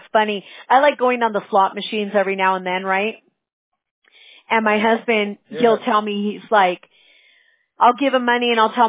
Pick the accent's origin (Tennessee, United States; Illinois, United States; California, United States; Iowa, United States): California, United States; Fountain Valley; We're in California. We're in Fountain Valley. If you've ever been to Disneyland, we're about maybe 20 minutes away.